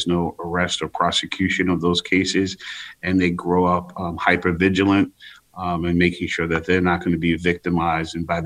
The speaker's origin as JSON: {"language": "English", "town": "New York City", "region": "New York", "country": "United States", "tie": "born or raised there", "said": "We have to give our young people who come from the same neighborhoods that I came from East New York, opportunity and hope"}